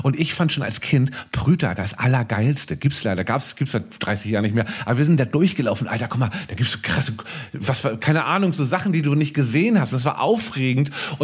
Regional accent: Hamburg, Germany; ich bin in Eimsbüttel in Hamburg zur Schule gegangen und ich bin da auch aufgewachsen in der Osterstraße

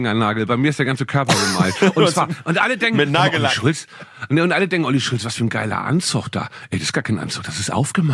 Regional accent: Hamburg, Germany; Ich bin ja momentan in meiner Heimatstadt in Hamburg.

